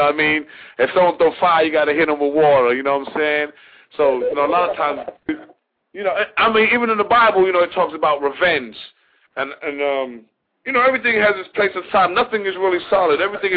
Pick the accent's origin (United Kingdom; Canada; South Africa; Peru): United Kingdom; England; also born or lived in Detroit; now in United States; I remember one time, you know, I was raised in England. I came to America, you know. I lived in Detroit.